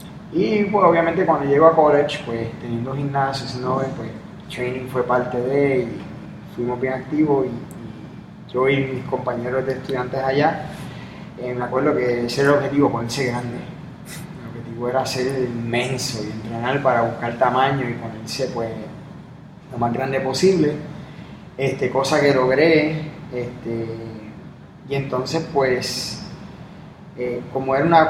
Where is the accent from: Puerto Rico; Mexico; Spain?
Puerto Rico; Carolina; me crié en un área en Carolina donde, pues, era, en esos tiempos había mucho campo, había mucha área verde